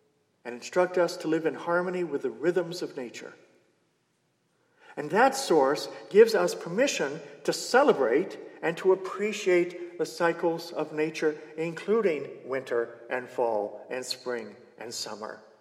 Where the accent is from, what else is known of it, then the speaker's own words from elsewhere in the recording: New England, United States; That makes the New Englander in me cringe. Because, as I said, I'm from New England.